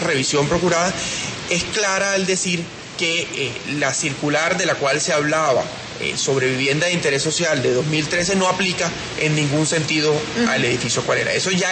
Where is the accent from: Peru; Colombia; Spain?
Colombia; tenemos como colombianos, como Estado colombiano, defender la declaratoria de valor universal excepcional que tiene Cartagena ante la UNESCO.